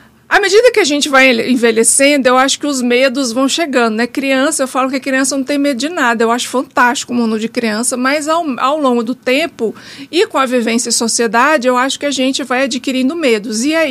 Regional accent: Rio de Janeiro, Brazil; Não sei se você sabe, mas eu sou carioca, então desde criança a gente ia na praia

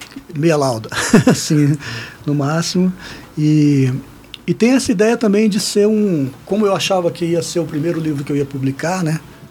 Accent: Brasília, Federal District, Brazil; also born or lived in Maceió; eu sou de Brasília, né? Eu nasci em Maceió, mas sou criado em Brasília desde os 7 anos. Então, a minha cidade é ali.

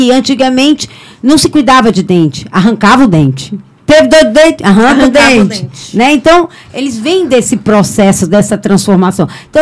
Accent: Nilópolis, Rio de Janeiro, Brazil; Não nasci em bairros mais simples, mas eu sou de uma comunidade, sou nilopolitana, sou da Baixada Fluminense do Rio de Janeiro.

